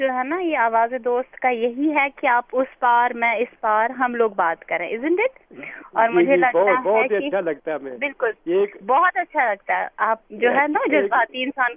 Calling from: Srinagar, Jammu and Kashmir, India; جی میں سری نگر سے بات کر رہی ہوں, کشمیر نا

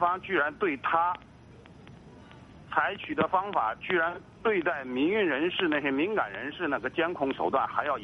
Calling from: Jiangsu, China; 我是江苏的

